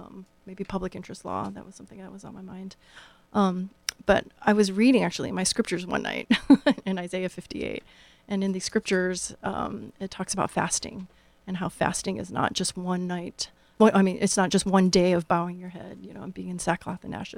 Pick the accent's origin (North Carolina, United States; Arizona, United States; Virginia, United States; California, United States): California, United States; Los Angeles; moved away as an adult; I grew up in Los Angeles.